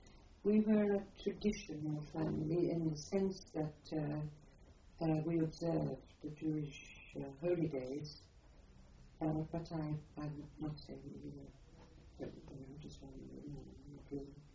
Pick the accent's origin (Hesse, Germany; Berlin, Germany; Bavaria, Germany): Bavaria, Germany; Munich; English is a second language; I was born in Munich on the 16th of November 25, in on Maximilianplatz, which is right at the centre of Munich